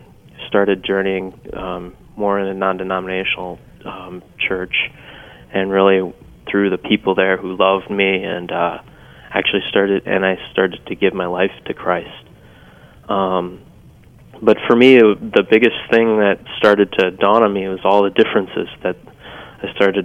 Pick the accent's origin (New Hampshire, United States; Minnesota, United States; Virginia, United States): Minnesota, United States; Northfield; Sure. I grew up in Northfield, Minnesota.